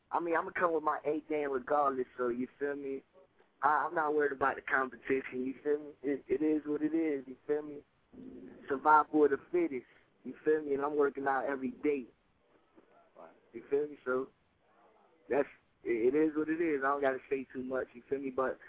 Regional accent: Miramar, Florida, United States; Oh, I'm from Miramar. That's right on the edge of Dade County. You feel me? It's like the first city in Broward County.

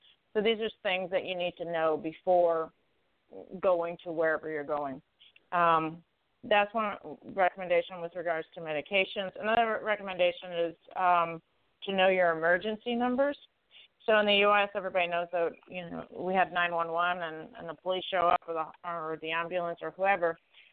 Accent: Canada; now in United States; I've been in the U.S. now for 11 years. I'm originally from Canada.

